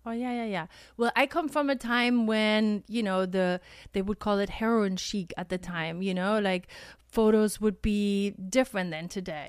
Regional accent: Germany; we're potato heads from Germany, so we have different kind of potatoes.

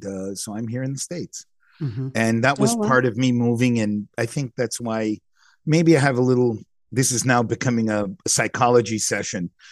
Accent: Toronto, Ontario, Canada; born there; So I was born in Toronto, Canada.

